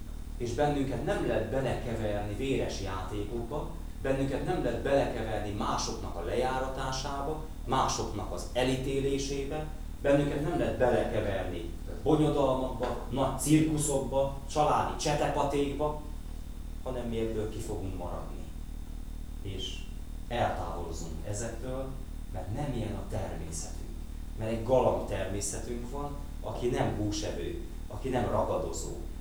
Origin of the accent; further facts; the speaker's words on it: Békéscsaba, Békés, Hungary; én ugye Békés Csabáról jövök, tehát rengeteg galamb van a belvárosban.